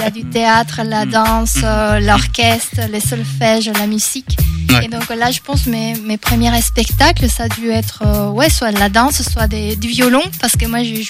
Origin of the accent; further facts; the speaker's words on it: Cochabamba, Bolivia; c'est justement quand j'étais dans mon pays d'origine, qui est la Bolivie. Je suis née à Cochabamba.